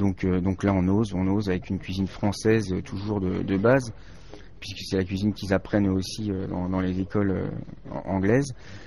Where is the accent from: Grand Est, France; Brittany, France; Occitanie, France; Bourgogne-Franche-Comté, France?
Brittany, France; Redon; Je suis originaire de Bretagne. De Redon, voilà.